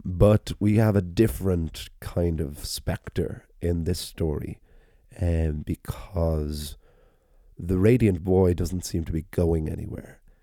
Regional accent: Wicklow, County Wicklow, Ireland; it's a pub in my hometown that serves as a B&B as well.

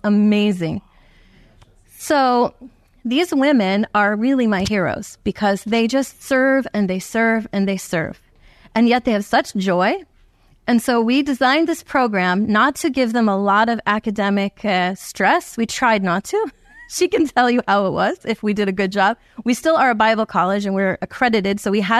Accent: New Jersey, United States; But I'm from New Jersey, like Jeff.

